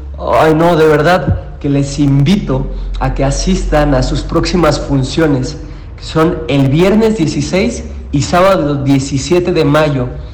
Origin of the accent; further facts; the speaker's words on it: Guadalajara, Jalisco, Mexico; nuestra historia, nuestra identidad como tapatíos